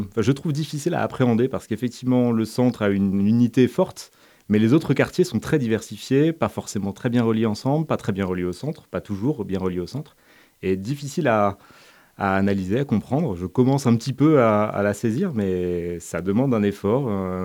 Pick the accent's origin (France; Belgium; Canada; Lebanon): France; Brittany; now in Montpellier, France; Alors, je suis breton, donc forcément la mer m'attire.